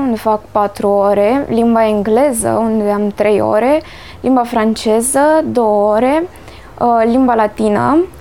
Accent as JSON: {"language": "Romanian", "town": "Buzău", "region": "Buzău County", "country": "Romania", "said": "Eu sunt din Buzău, însă stau la țară, în comuna Ceruseti."}